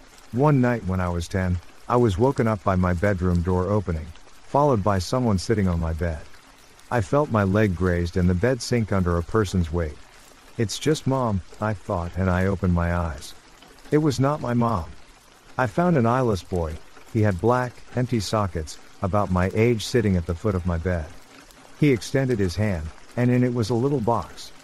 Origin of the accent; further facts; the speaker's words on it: Connecticut, United States; now in Arizona, United States; I was born in Connecticut and lived in Connecticut until 2002 when I moved to Arizona. I have been here since.